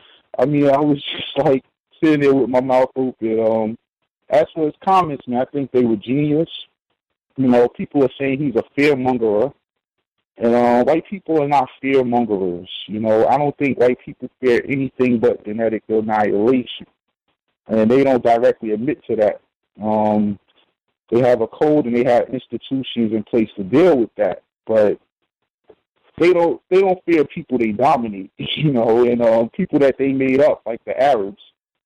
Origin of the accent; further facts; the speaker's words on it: New Jersey, United States; I like to tell y'all that I'm from Jersey